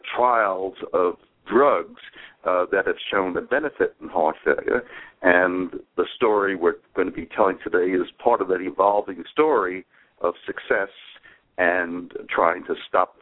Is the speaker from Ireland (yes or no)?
no; New York, United States; I'm from the United States and grew up around the New York area and went to Cornell as an undergraduate